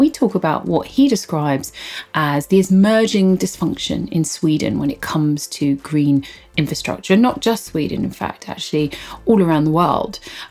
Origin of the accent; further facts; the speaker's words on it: United Kingdom; given I'm British, we always comment on the weather.